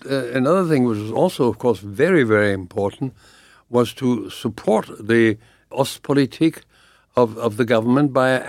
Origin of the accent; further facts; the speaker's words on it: Hamburg, Germany; English is a second language; That was my hometown, Hamburg